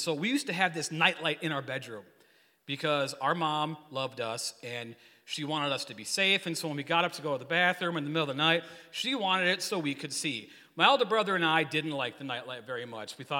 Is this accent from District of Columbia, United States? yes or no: no; Wisconsin, United States; you cannot say it like we're from Wisconsin.